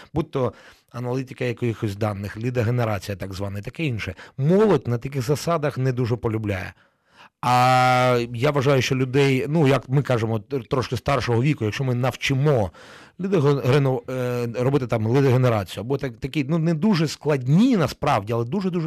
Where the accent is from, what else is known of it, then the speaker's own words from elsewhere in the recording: Kharkiv, Kharkiv Oblast, Ukraine; Я сам з Харкова, ага.